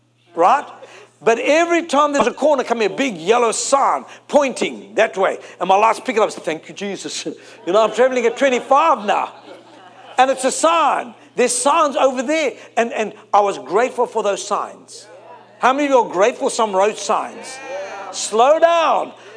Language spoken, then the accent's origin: English; South Africa; English is a second language; I'm from Africa, forgive me.